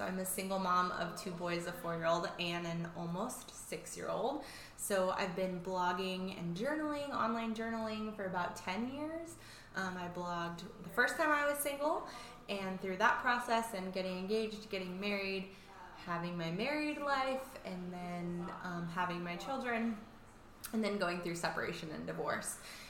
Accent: California, United States; moved away as an adult; I'm not from here. I'm from Northern California, so I moved here with my ex-husband and his family.

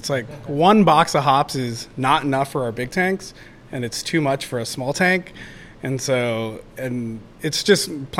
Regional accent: Los Angeles, California, United States; Growing up in SoCal

